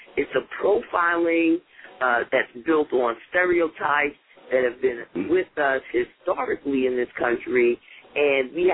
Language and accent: English; New York City, New York, United States; I'm from New York City, where we've had a very egregious and aggressive stop, question, and frisk law in effect for the past decade